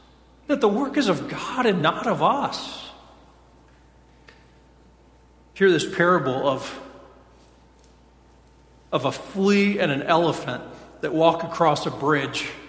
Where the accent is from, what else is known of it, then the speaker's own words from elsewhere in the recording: Colorado, United States; I was a church planter in Colorado, my home state, and I planted Tri-City Baptist Church